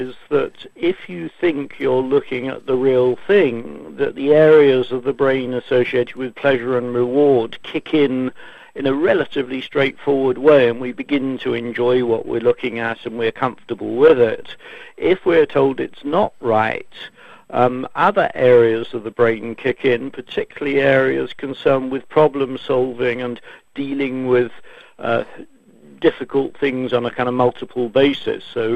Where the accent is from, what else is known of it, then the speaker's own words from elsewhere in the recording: England, United Kingdom; born there; No, I was born in England, which is fairly shameful, but there we are.